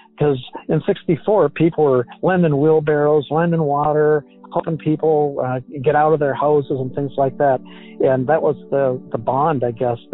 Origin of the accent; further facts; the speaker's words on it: Alaska, United States; I was alive when the 1964 Great Alaska Quake happened, and I remember it vividly.